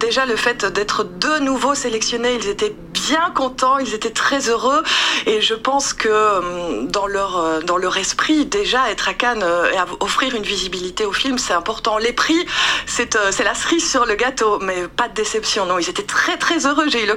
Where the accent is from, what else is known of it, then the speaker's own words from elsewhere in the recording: Belgium; ils savent que je suis belge